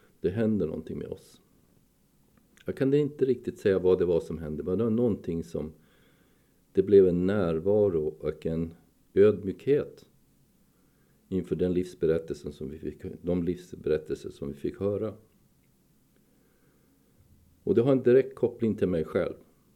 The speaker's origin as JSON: {"language": "Swedish", "town": "Visby", "region": "Gotland", "country": "Sweden", "tie": "born or raised there", "said": "Jag är uppvuxen i Visby, en relativt trygg familj och har en bra, vacker miljö på alla sätt."}